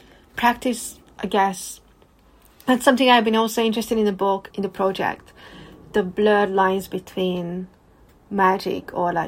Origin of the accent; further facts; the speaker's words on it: Hungary; I'm from Hungary, so I know the kind of pattern that they are talking about.